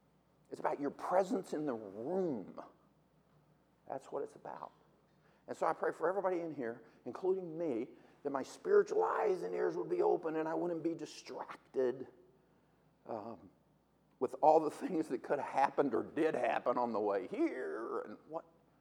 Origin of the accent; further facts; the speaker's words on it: Texas, United States; and I'm from Texas, so I usually talk a lot slower, okay?